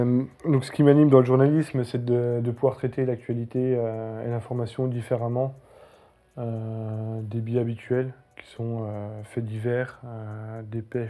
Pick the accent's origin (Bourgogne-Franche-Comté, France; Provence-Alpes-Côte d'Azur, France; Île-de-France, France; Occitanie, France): Bourgogne-Franche-Comté, France; Besançon; J'ai 29 ans. Je vis à Besançon, donc dans le quartier de Planoise, voilà, comme mon nom l'indique.